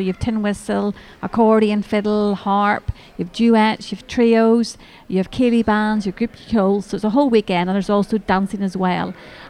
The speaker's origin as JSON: {"language": "English", "region": "Northern Ireland", "country": "United Kingdom", "said": "I'm originally from County Antrim."}